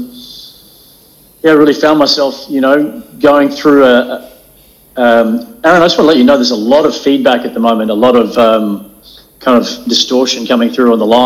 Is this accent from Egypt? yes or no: no; Papua New Guinea; I'm born and raised in Papua New Guinea. So I was Australian expatriate. My parents were there from the 70s and growing up as a young fella in PNG.